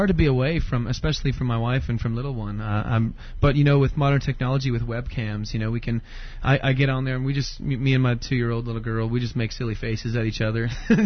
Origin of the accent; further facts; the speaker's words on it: Pembroke, Ontario, Canada; Growing up in Pembroke, we're really close to CFB Petawawa, too, and we're not even too far from Trenton here as well.